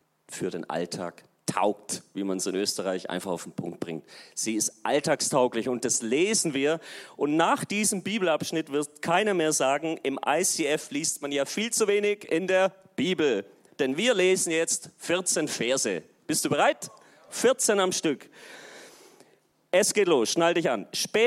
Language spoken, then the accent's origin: German; Stuttgart, Baden-Württemberg, Germany; Ja, ich komme aus Deutschland. Stuttgart ist meine Heimat.